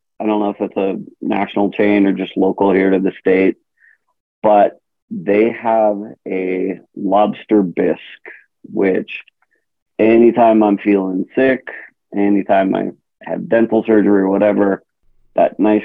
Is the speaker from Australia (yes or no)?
no; Hawaii, United States; also born or lived in California; now in Colorado Springs, United States; Born and raised in Hawaii and then 30 years in California, I needed snow.